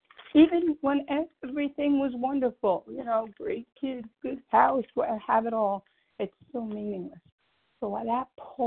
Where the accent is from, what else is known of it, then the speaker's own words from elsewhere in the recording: New York, United States; Yes, it's … I am from New York.